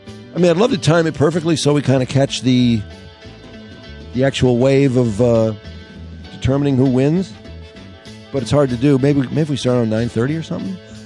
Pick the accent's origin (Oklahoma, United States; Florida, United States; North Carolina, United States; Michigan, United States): Michigan, United States; Ferndale; this is the … … Podcast.